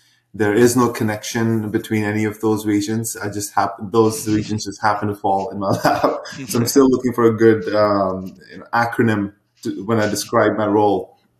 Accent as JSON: {"language": "English", "country": "India", "tie": "born or raised there", "moved": "as an adult", "said": "So I was born in India, I was there through high school and then a couple of years after, and I just don't like the hot and humid atmosphere."}